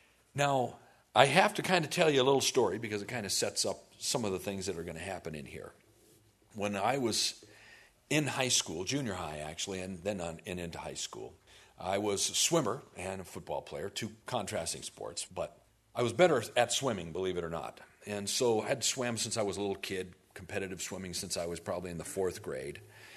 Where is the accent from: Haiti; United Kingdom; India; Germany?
Germany; now in United States; I was going to say the United States, but let me tell you, we came from Germany and it's just as bad there.